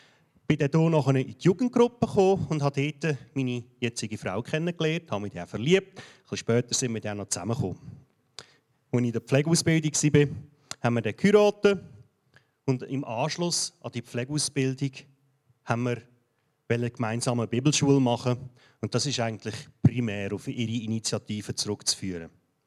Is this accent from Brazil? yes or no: no; Kölliken, Aargau, Switzerland; Ja, auch ich bin hier in der Region aufgewachsen. Ich komme von einem am Bergli, von Köliken. Und ich habe dort bis 20 meine erste Lebenshälfte, genau jetzt eigentlich, verbracht.